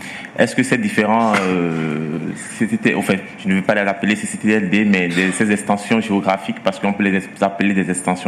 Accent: Benin; je viens du Bénin.

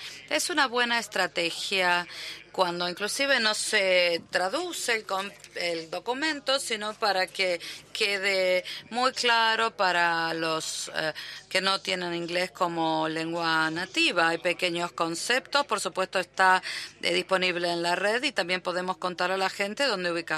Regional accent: Trinidad & Tobago; Spanish is a second language; de At Large, de Trinidad y Tobago. Estamos en la región de Latinoamérica y el Caribe y a menudo tenemos comunicaciones en inglés y en español.

